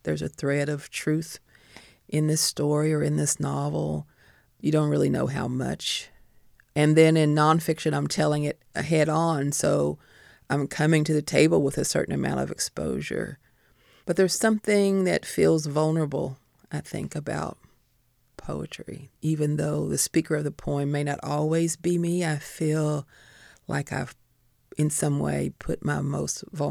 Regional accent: Kentucky, United States; accent: Kentucky; It was always, you're Black and from Kentucky, and then the sort of fascination with my accent was the other one.

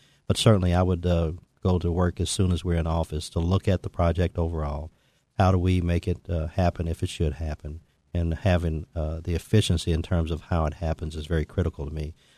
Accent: Lexington, Kentucky, United States; But at the same time, I'm from Lexington. I did 35 years of public service

